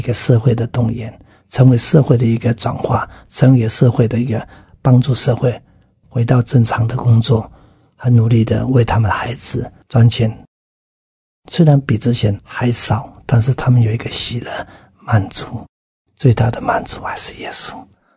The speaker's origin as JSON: {"language": "Chinese", "town": "Datong", "region": "Yilan County", "country": "Taiwan", "tie": "born there", "said": "我在小的时候，我出生在宜兰的大同乡"}